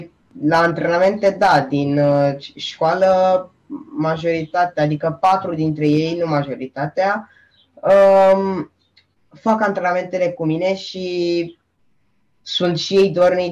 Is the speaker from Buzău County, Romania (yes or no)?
yes; Buzău, Buzău County, Romania; Nu, eu sunt din Buzău. Eu sunt din Buzău